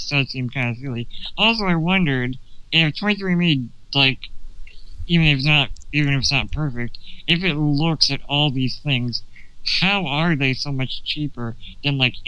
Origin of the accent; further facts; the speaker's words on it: Canada; now in United States; Yeah, I'm Canadian, so I had mine last month.